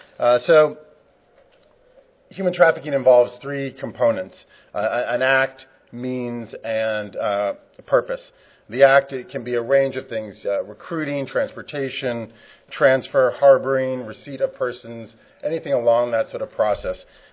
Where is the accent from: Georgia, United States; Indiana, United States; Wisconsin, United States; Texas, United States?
Georgia, United States; Atlanta; a problem here in San Francisco, in my hometown of Atlanta, Georgia